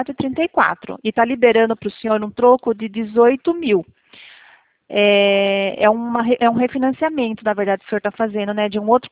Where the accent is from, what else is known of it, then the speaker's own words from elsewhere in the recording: Piracicaba, São Paulo, Brazil; Eu sou de Piracicaba